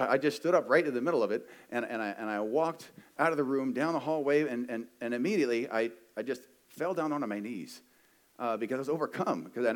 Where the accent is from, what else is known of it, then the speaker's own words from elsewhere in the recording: Ohio, United States; I was 15 or 16, something like that, and I'm from Ohio.